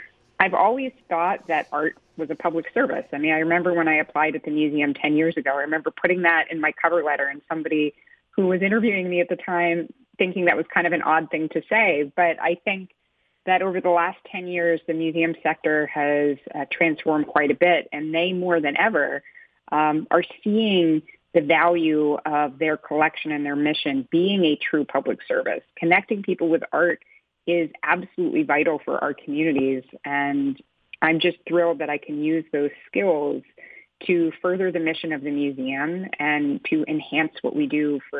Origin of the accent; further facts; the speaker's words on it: West Virginia, United States; now in Delaware, United States; And it's funny, I grew up in West Virginia, and there are not a ton of arts organizations there.